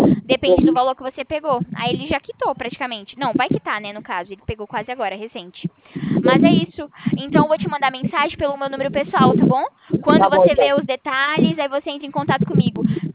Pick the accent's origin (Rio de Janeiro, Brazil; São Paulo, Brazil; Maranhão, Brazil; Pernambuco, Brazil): São Paulo, Brazil; Itatiba; eu sou de Itatiba, São Paulo também.